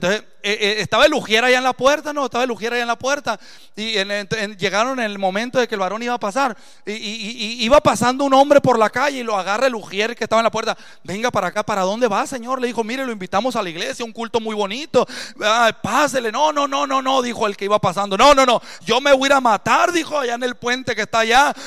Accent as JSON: {"language": "Spanish", "region": "Sinaloa", "country": "Mexico", "said": "Yo también soy de Sinaloa"}